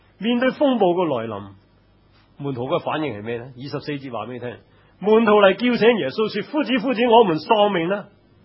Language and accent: Cantonese; Hong Kong; 叫我哋香港人做主啊